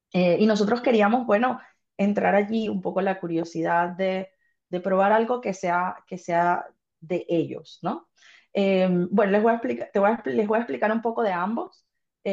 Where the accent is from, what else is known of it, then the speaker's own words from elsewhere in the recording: Venezuela; now in Ireland; como bien dijiste. Yo soy venezolana, vivo en Irlanda desde hace 10 años